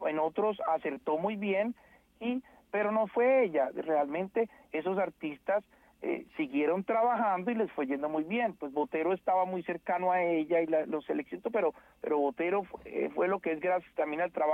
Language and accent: Spanish; Colombia; now in United States; con esa profundidad de no olvidar mis raíces, de que soy colombiano.